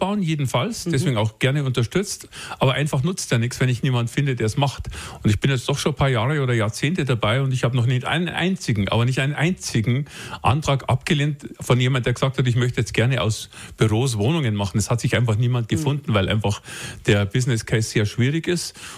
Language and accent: German; Munich, Bavaria, Germany; Meine Heimat und tatsächlich die schönste Stadt, die es in Deutschland, fast in Europa gibt.